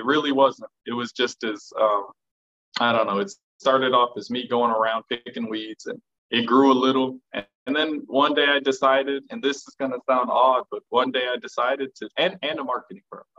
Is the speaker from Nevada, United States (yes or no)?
yes; Las Vegas, Nevada, United States; moved away as an adult; now in Dar es Salaam, Tanzania; I'm from Las Vegas. I came here when I was 19. Now I'm 21. I'm in Tanzania, specifically Dar es Salaam, but I travel around a bit.